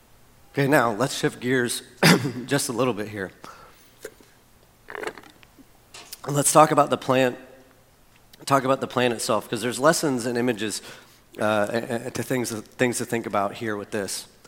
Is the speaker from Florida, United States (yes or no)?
yes; Florida, United States; I mean, how was I supposed to know? I grew up in Florida.